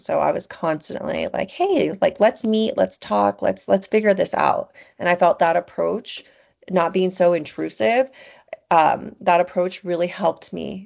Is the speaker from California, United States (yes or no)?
yes; California, United States; I'm from California. So like in California, we have like mid-tier level.